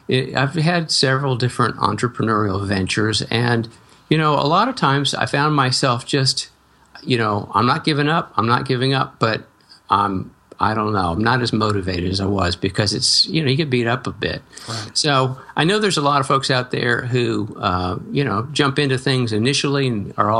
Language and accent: English; Atlanta, Georgia, United States; also born or lived in western US; So I grew up in Atlanta. Well, I grew up out west for a while and then moved to Atlanta, went to school there, did my undergrad there